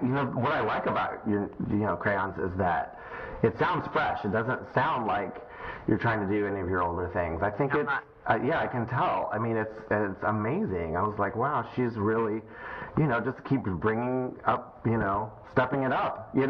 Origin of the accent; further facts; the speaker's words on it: Hendersonville, Tennessee, United States; Yeah, but I grew up in Hendersonville.